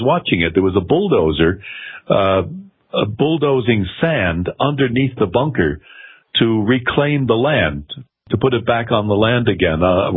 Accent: Hawthorne, New Jersey, United States; I grew up in Hawthorne.

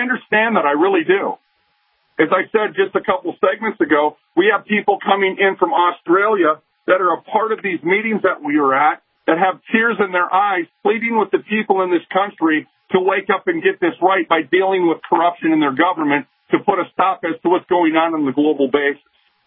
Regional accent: Minnesota, United States; now in Detroit, United States; do all understand that I am right outside of Detroit, right by Dearborn. And it's interesting that I'm from Minnesota

